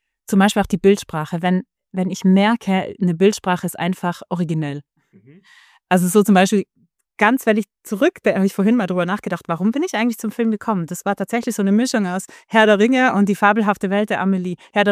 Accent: Trentino-Alto Adige, Italy; ich bin in Südtirol aufgewachsen. Südtirol ist ein katholisches Land

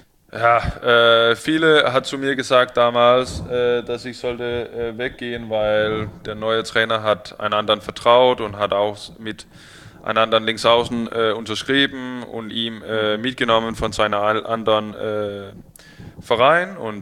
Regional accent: Copenhagen, Capital Region, Denmark; German is a second language; Genau, also ich komme aus Kopenhagen

